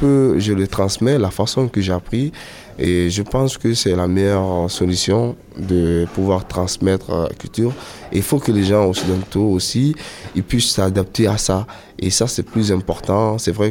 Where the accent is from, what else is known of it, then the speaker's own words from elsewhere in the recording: Guinea; first language Susu; je suis soussou avant tout parce que. C'est ma langue natale et donc du coup c'est plus c'est pour ça que je le transmets la danse soussou et les rythmes malinkés et les rythmes traditionnels de Guinée.